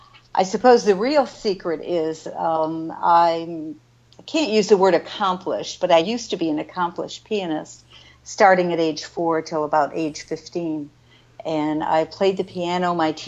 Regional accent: Michigan, United States; now in North Carolina, United States; Well, it's because I'm from Michigan, grew up in Michigan, and my professional career started at Wayne State University in Detroit

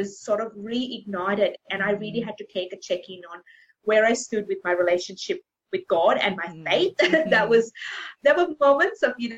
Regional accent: Sri Lanka; Christian schooling back in Sri Lanka, because I'm originally from Sri Lanka

